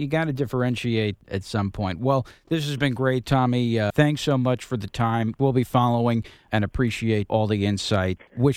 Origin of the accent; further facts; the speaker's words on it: New York, United States; Yeah, and it's funny, and I'm from New York, a Rangers fan